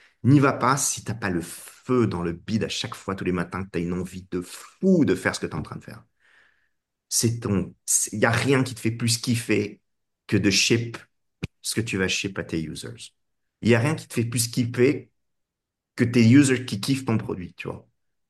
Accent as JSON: {"language": "French", "country": "France", "said": "moi, je suis français et aux États-Unis"}